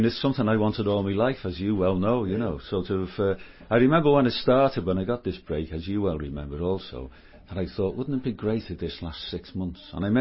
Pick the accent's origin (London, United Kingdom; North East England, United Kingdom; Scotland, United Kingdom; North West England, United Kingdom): North West England, United Kingdom; Birkenhead; I live in Birkenhead. I'm a Birkenhead lad, you know, I've always lived there.